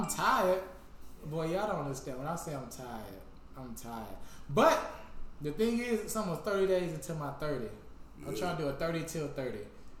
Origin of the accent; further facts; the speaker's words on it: Detroit, Michigan, United States; That makes it even worse that I'm from Detroit.